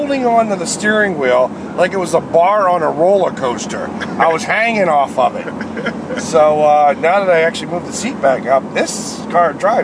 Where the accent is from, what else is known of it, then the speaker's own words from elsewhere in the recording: Pennsylvania, United States; I mean, I grew up in Pennsylvania and shit, I never made it to Ohio.